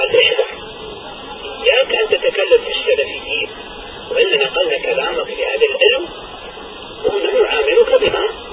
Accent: Saudi Arabia; ونحن الآن عندنا في السعودية

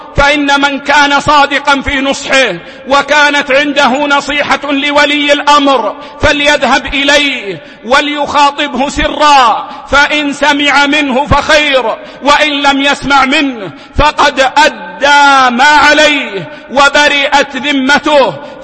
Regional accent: Saudi Arabia; now in United Arab Emirates; في بلدنا السعودية

